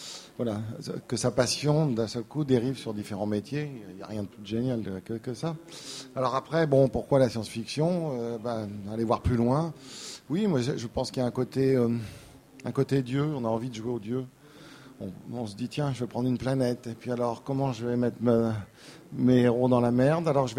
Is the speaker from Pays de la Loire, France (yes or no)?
no; Nouvelle-Aquitaine, France; Moi, je suis originaire de la Creuse